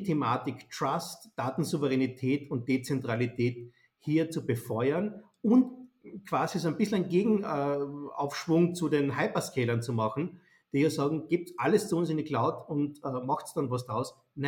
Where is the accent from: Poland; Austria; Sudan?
Austria; bei uns in Österreich